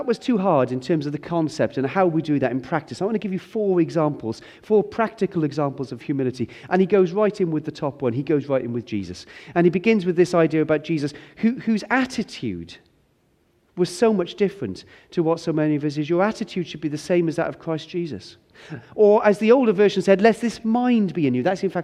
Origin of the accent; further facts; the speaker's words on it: United Kingdom; As British people, we've got this completely wrong.